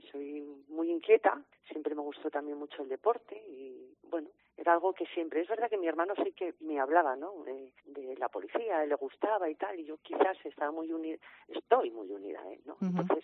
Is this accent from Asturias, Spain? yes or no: yes; Cancienes, Asturias, Spain; also born or lived in Avilés / Madrid; yo soy de Cancienes, mi familia en Cancienes, me crié, nací en Avilés, estudié en el Menéndez Pidal y después en Oviedo y ya una vez que ingresé en el Cuerpo Nacional de la Policía Nacional, pues bueno, toda mi carrera es verdad que la hice en Madrid.